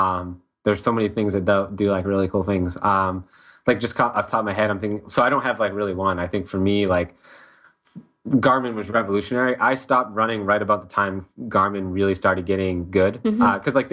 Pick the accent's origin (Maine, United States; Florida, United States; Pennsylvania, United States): Maine, United States; I grew up in Maine, and okay.